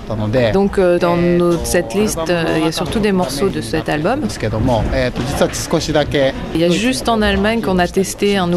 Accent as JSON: {"language": "French", "country": "Japan", "second_language": "French", "said": "comme nous on vient du Japon aussi"}